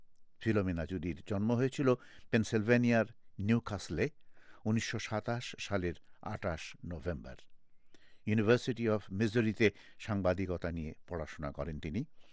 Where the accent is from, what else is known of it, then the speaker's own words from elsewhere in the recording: Dhaka, Dhaka Division, Bangladesh; moved away as an adult; আশির দশকের প্রথম ভাগে ভয়েস অফ আমেরিকার চাকরি নিয়ে ঢাকা থেকে এসেছিলাম যখন